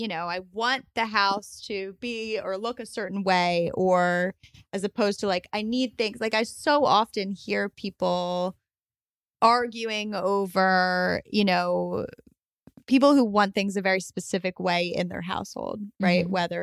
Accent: New York, United States; I'm from New York.

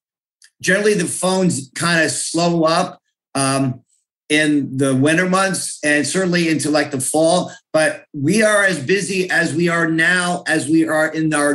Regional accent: North Plainfield, New Jersey, United States; now in Scotch Plains, United States; I grew up in North Plainfield, now live with my family in Scotch Plains

